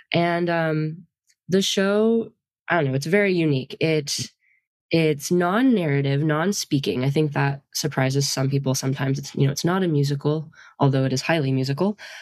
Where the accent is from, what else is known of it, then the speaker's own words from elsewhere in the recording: Austin, Texas, United States; moved away as an adult; I grew up in Austin, Texas, and have been dancing for a very long time, and was very lucky to have really high quality rhythm tap training growing up.